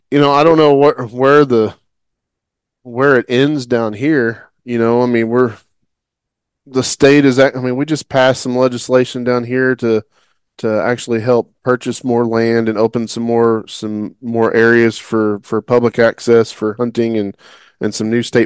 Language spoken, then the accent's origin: English; Oklahoma, United States; because growing up in Oklahoma, and I don't know about where it's up for y'all